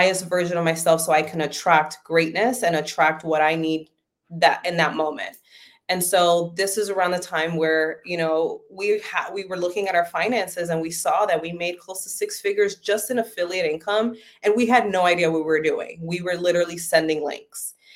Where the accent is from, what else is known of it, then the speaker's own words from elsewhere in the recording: Bronx, New York, United States; comes from my childhood growing up in the Bronx on Section 8 housing, having to pay groceries with food stamps, constantly living in negative bank balances.